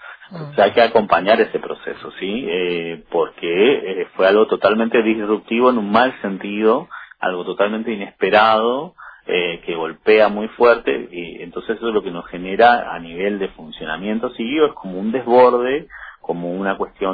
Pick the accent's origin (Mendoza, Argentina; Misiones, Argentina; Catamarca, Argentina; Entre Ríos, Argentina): Misiones, Argentina; El Dorado; yo soy oriundo del Dorado